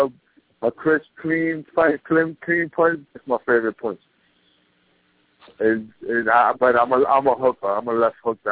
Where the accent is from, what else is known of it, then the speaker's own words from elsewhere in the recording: Puerto Rico; also born or lived in New York; now in Orlando, United States; I moved from New York to Puerto Rico when I was turning 3 years old, 3 years old or something like that.